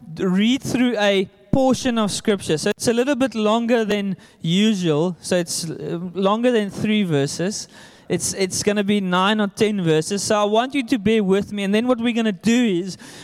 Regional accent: Bonnievale, Western Cape, South Africa; I'm from Bonnievale

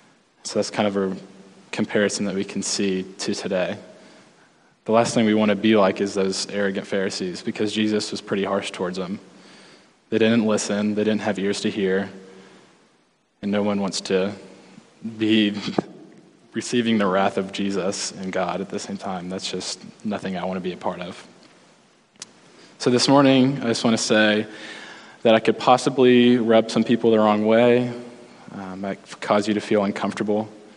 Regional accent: Louisville, Kentucky, United States; I'm from Louisville, Kentucky, and if you had asked me 8 months ago that I was going to be here in Alaska preaching on this Sunday to Journey Christian Church, I would have thought you were crazy.

